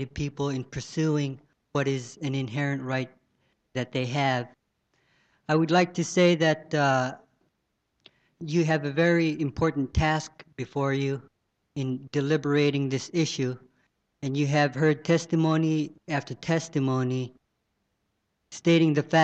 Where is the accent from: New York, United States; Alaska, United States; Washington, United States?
Alaska, United States; Manley Hot Springs; I'm from Manly Hot Springs.